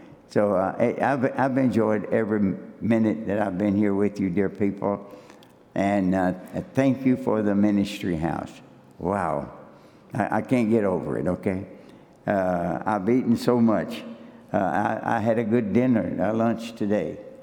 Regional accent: Kentucky, United States; I was born and reared in Western Kentucky. My dad was a coal miner.

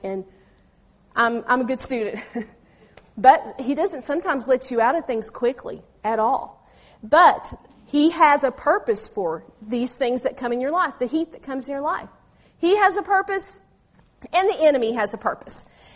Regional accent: Knoxville, Tennessee, United States; I'm actually from East Tennessee, up the road in Knoxville.

